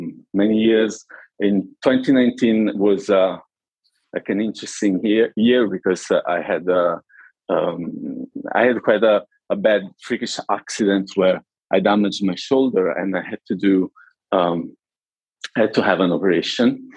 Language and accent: English; Naples, Campania, Italy; Basically, I'm Italian. I was born and bred in Naples, in southern Italy